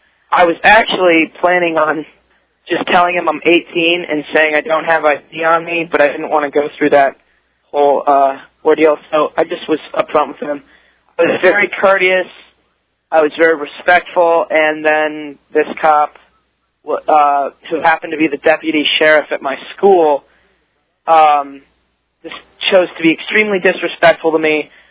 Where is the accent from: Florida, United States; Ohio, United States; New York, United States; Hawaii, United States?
Florida, United States; I'm the kid from Charlotte County who called in telling you guys.